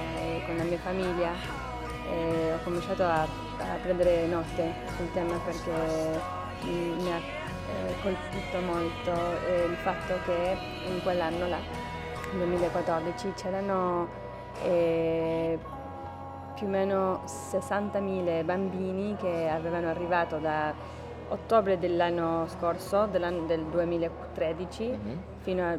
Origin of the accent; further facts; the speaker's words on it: Mexico; now in United States; come messicana negli Stati Uniti la migrazione è forse la cosa che è più presente nella mia vita